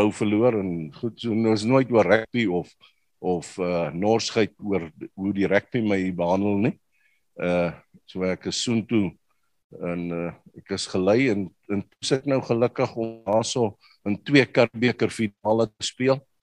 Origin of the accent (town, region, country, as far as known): Pretoria, Gauteng, South Africa; born or raised there; also born or lived in Warmbad